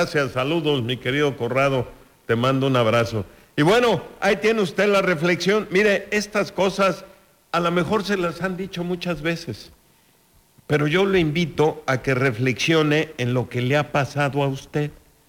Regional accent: Mexico; tan buenos que somos los mexicanos para las fiestas

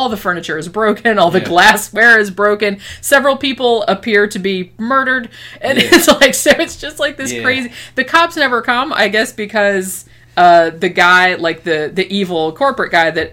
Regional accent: Daytona Beach, Florida, United States; because I grew up in Daytona Beach, which is like full of biker bars and stuff.

